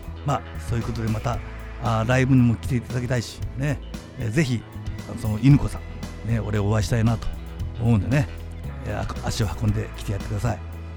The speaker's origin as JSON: {"language": "Japanese", "region": "Yamaguchi", "country": "Japan", "tie": "born or raised there", "said": "いつも通り地元山口ね、ポルシェでライブをやります。"}